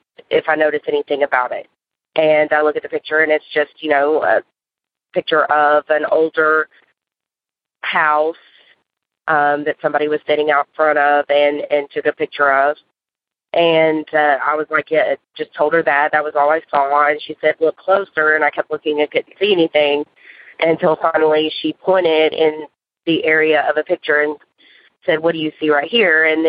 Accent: Murfreesboro, Tennessee, United States; I'm from Murfreesboro, Tennessee.

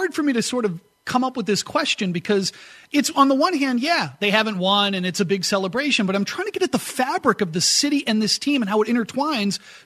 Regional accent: New England, United States; All right, so I grew up in New England, so I was all familiar with the Red Sox and the curse.

